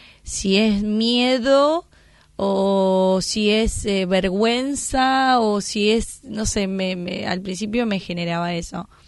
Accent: Brazil; Spanish is a second language; now in Argentina; yo no soy argentina, yo soy de Brasil

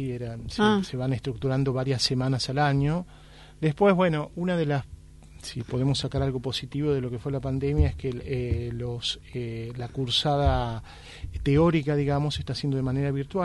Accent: Argentina; como intérpretes argentinos nos toca esa tarea.

